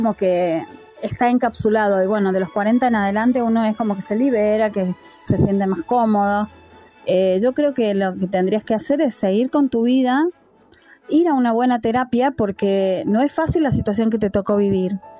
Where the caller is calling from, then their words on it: Argentina; desde Argentina